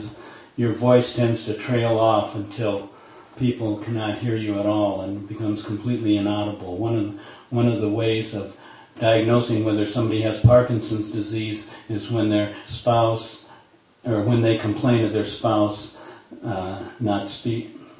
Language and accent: English; Anderson, South Carolina, United States; I'm from Anderson, South Carolina.